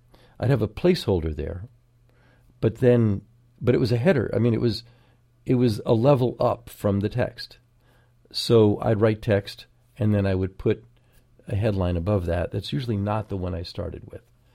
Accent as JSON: {"language": "English", "region": "New Jersey", "country": "United States", "said": "So I'm saying fucking because I'm from New Jersey, that's where all this happened anyway."}